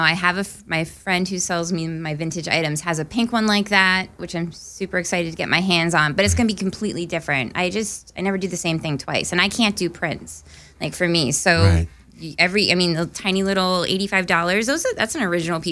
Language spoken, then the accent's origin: English; Allentown, Pennsylvania, United States; Well, I actually grew up on the outskirts of Allentown, so at that time it was a little bit more rural, and there were a lot of, there were housing developments and stuff.